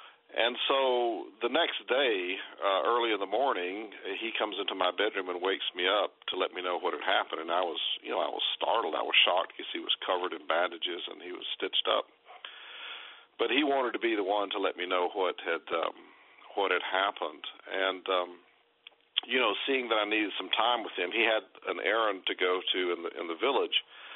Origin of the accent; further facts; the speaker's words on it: United States; So I was raised in the African bush country, as we call it, growing up mostly in very remote areas of West Africa.